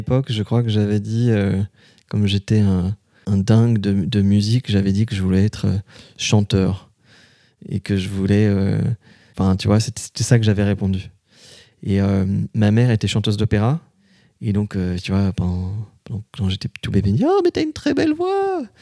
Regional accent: Lyon, Auvergne-Rhône-Alpes, France; parce que je suis originaire de Lyon.

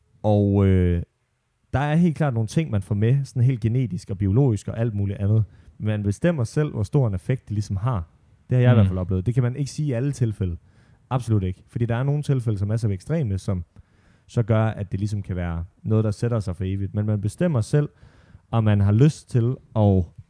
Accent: Holstebro, Central Denmark Region, Denmark; jeg kommer fra Vestjylland og Holstebro, og der var måske ikke lige altid plads til sådan nogen som mig

